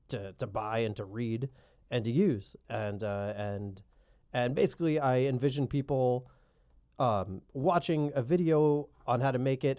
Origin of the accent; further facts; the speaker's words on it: Tampa, Florida, United States; Well, no, I grew up in Tampa, Florida, but Orlando is Orange County, but in Florida.